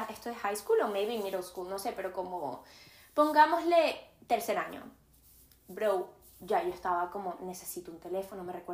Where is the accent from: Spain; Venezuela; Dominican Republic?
Venezuela; Caracas, Capital District; yo también, soy de Caracas, no sé qué, me encanta! Y él me dice, ¡ay, sí, de qué parte eres! Y yo le respondo, de La Lagunita